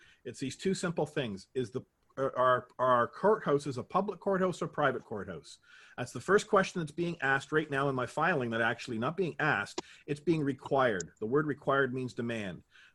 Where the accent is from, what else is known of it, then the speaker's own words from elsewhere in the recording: Canada; maybe because I'm from Canada and he's in the United States